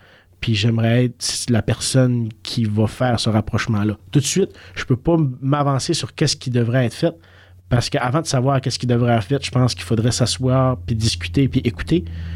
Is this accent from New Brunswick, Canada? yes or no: yes; Saint-Quentin, New Brunswick, Canada; now in Saint-Martin, Canada; je suis dans la début trentaine, je suis originaire de Saint-Quentin, je demeure aujourd'hui dans le petit village de Saint-Martin